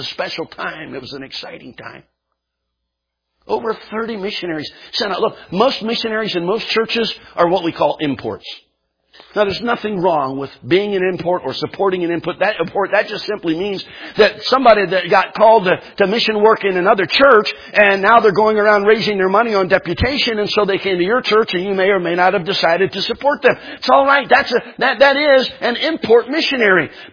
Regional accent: Pennsylvania, United States; I was in a large church up south of Philadelphia where I grew up in Pennsylvania.

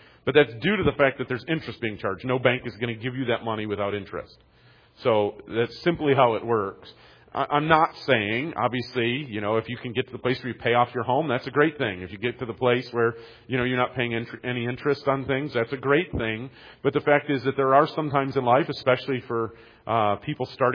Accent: Detroit, Michigan, United States; I remember I grew up in the Detroit area

